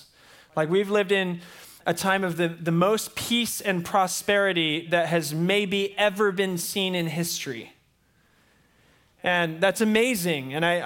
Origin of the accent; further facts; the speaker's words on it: United States; Because I'm an American, and our nation was founded on protest, right?